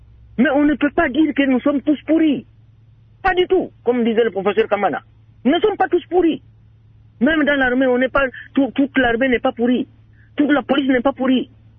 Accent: Uvira, South Kivu, DR Congo; moi je suis du Kivu. Et le Kivu profond, et le Kivu insécurisé. Moi je suis d'Ouvira par exemple. Je suis d'Ouvira, et dans le sud du Kivu. Je connais bien la zone

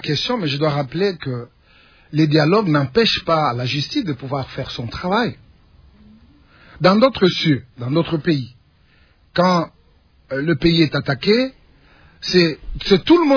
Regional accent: DR Congo; Mais nous-mêmes, en tant que Congolais, nous avons des cadres.

